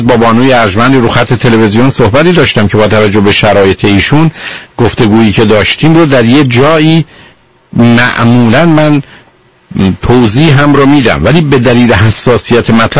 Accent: Iran; moved away; من چون خب به هر حال هم تو ایران بزرگ شدم

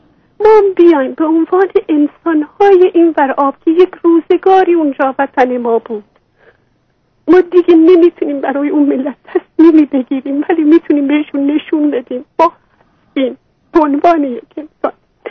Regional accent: Iran; moved away as an adult; به عنوان یک ایرانی که 16 سال بعد از انقلاب در ایران زندگی کردم و زمانی که انقلاب پا گرفت من فقط 17 سالم بود

